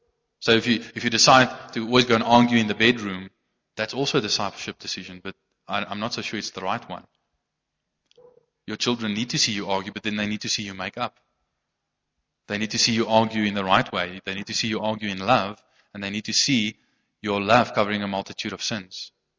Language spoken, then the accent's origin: English; South Africa; most of, you know, the Afrikaner boykies are like me, you know, they're quite big. We're from Dutch descent